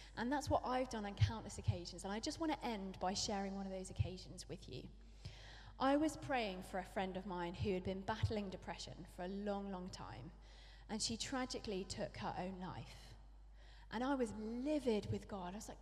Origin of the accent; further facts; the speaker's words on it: England, United Kingdom; because I'm English.